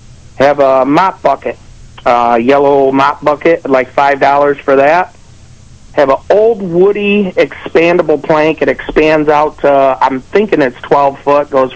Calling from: Warsaw, New York, United States; Calling from Warsaw.

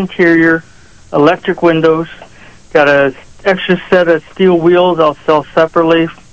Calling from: Wyoming, United States; from Wyoming.

